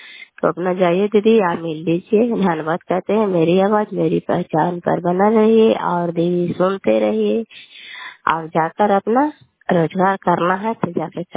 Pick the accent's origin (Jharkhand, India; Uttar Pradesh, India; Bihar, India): Bihar, India; Kalyanpur; घर कल्याणपुर वाली बेलछी पंचायत पर खंडचंदी जिला लालंदा का निवासी हूँ।